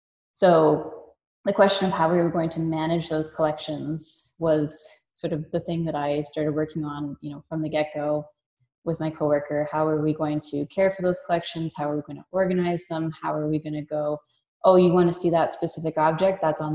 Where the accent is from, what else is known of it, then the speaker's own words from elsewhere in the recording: Peterborough, Ontario, Canada; which is my hometown, is Peterborough, Ontario.